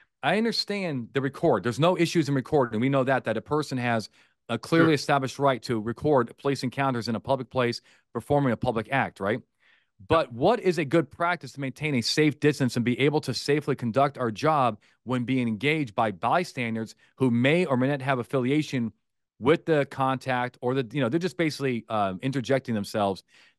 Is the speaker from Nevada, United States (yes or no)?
yes; Las Vegas, Nevada, United States; also born or lived in Long Branch; I'm from New Jersey. I'm from, I was born in Long Branch, but raised in Vegas.